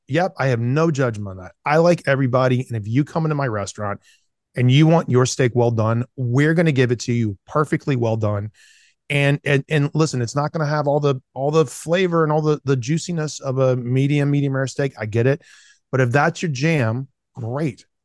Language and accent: English; the South, United States; accent: Southern; And I grew up in the South, so that's the reason I can talk like this. Especially if I get on the phone with my parents for an hour, this is exactly what I sound like.